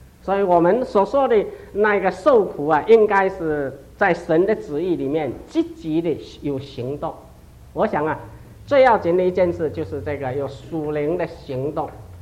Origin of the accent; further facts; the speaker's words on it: China; 这个就是我们中国人一些观念，我觉得应该改变。